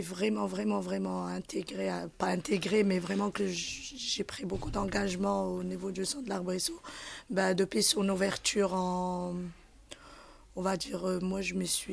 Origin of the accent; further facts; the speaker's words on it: Morocco; Je suis marocaine, oui.